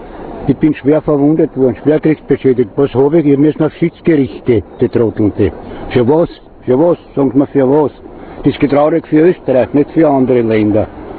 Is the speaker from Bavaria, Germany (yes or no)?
yes; Bavaria, Germany; Ich bin Bayer.